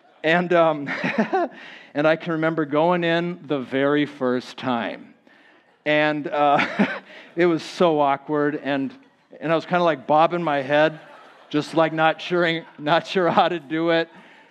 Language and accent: English; Minnesota, United States; now in Miami, United States; I grew up in Minnesota, and I moved to Florida as soon as I could. And I settled in Miami.